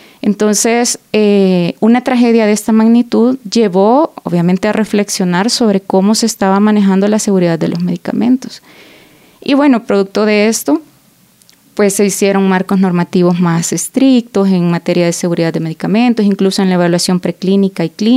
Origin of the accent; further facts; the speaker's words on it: El Salvador; en El Salvador, en mi país, que es de donde tengo más conocimiento o más contexto